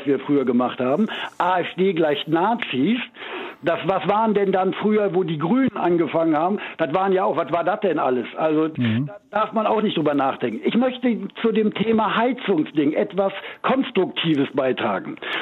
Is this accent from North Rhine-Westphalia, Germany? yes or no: yes; Düsseldorf, North Rhine-Westphalia, Germany; ich bin ein Westdeutscher, der seit 20 Jahren, ich bin Düsseldorfer aus Unterrad und wohne seit 20 Jahren im Osten